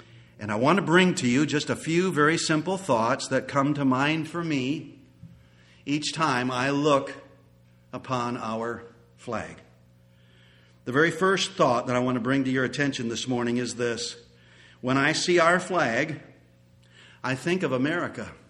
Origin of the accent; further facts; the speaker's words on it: United States; pride that I am an American. I belong in that country.